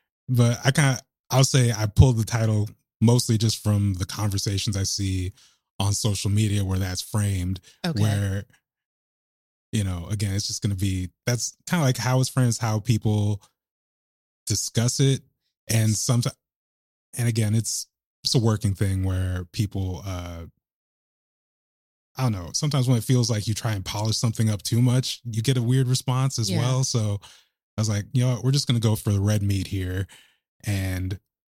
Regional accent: Lake Oswego, Oregon, United States; I grew up in Lake Oswego, you know, nicknamed Lake No Negro.

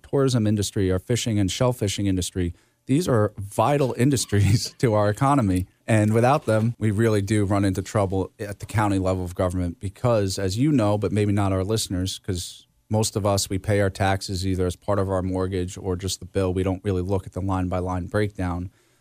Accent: Sayville, New York, United States; I grew up in Sayville on the South Shore. The community doesn't have sewers.

